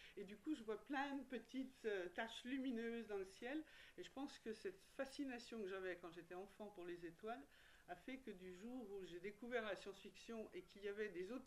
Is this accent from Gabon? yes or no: no; Bourgogne-Franche-Comté, France; J'ai toujours dit, je suis terrienne, je suis européenne, je suis française et je suis bourguignonne.